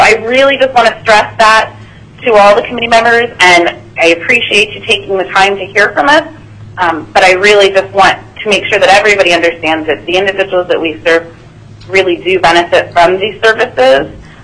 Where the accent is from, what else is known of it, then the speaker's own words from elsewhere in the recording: Anchorage, Alaska, United States; I am from Anchorage